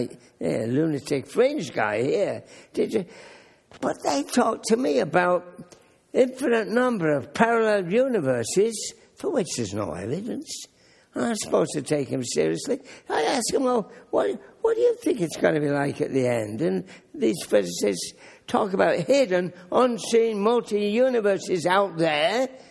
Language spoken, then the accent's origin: English; United Kingdom; I grew up in Britain in the Second World War. I was just young.